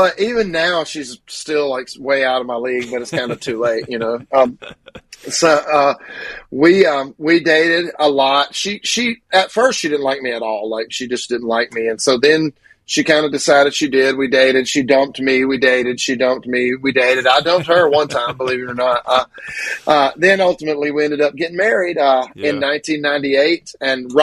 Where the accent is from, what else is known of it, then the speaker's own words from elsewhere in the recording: Grenada, Mississippi, United States; born there; And so I was born in Grenada, Mississippi